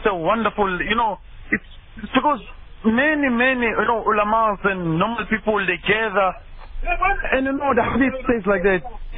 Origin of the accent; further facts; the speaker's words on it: Eswatini; I accepted Islam. I wasn't born a Muslim. I was I grew up in Swaziland for many years. I was a Christian.